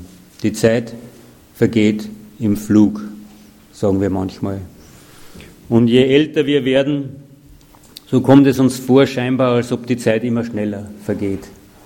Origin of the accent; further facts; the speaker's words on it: Andorf, Upper Austria, Austria; Manchmal gehe ich am Friedhof spazieren in meinem Heimatort in Andorf